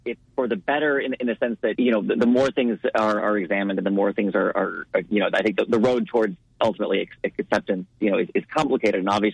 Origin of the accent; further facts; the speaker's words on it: Los Angeles, California, United States; also born or lived in New York; I was raised in Los Angeles and I'd lived in New York.